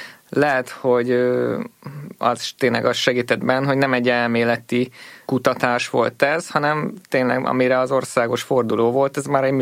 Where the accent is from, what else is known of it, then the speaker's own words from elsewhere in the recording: Szombathely, Vas, Hungary; now in Budapest, Hungary; mindketten Szombathelyről származunk